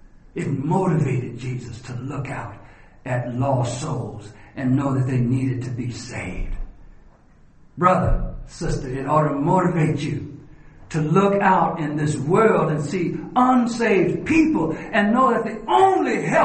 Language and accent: English; Arkansas, United States; Most of you know that I grew up in Arkansas. And There were occasions in my little hometown when we had to pick cotton.